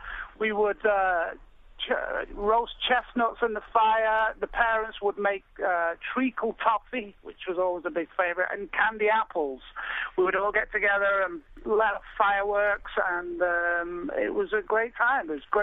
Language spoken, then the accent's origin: English; Manchester, North West England, United Kingdom; now in Brooklyn, United States; I'm in Brooklyn, but I'm from Manchester.